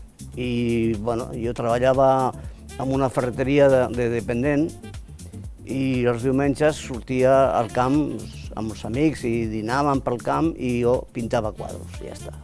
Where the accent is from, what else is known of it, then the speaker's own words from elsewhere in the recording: Binéfar, Aragon, Spain; jo quan estava al meu poble, a Binèfar, la meva mare feia una col·lecció d'aquells col·leccionables, no?